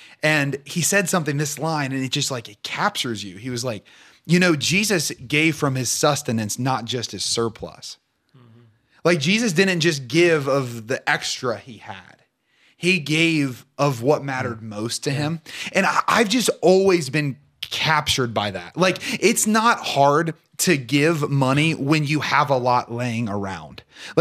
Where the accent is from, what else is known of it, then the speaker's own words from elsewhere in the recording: Portsmouth, Ohio, United States; I am from Portsmouth, yeah. Ohio, born and raised.